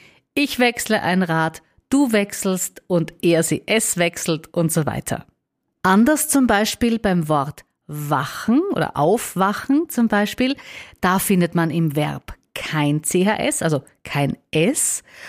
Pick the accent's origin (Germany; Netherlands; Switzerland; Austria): Austria; Jetzt ist es schon so, dass es starke regionale Unterschiede gibt, natürlich auch bei uns in Österreich, aber eben auch in Deutschland, was die Aussprache betrifft.